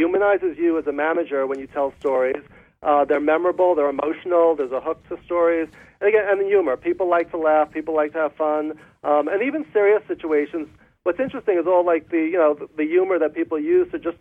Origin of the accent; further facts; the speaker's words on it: Northeast, United States; also born or lived in Los Angeles; We grew up in the Northeast, right?